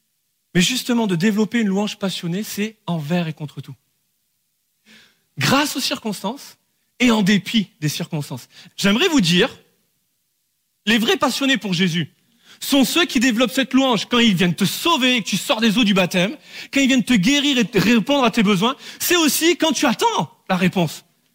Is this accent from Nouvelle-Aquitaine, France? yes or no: yes; Bordeaux, Nouvelle-Aquitaine, France